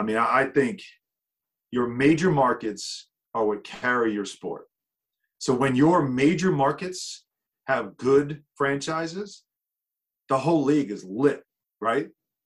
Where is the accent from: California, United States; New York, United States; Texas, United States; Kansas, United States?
New York, United States; born there; And I said, well, I was born on Long Island. I'm rooting for the Islanders.